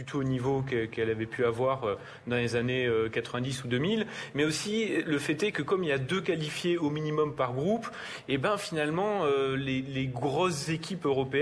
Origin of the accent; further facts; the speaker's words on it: Auvergne-Rhône-Alpes, France; je viens d'Auvergne en France et qu'on mange des tripes